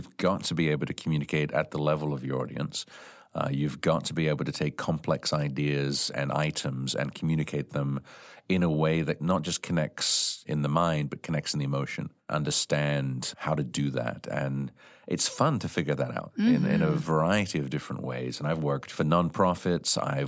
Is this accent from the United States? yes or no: no; Farnborough, South East England, United Kingdom; also born or lived in Scotland; So I was born in Scotland, lived there for, a year and a half, and then immigrated to England and actually grew up just outside London. So if you know where London is... You might know where Portsmouth is. So right between there, a town called Farnborough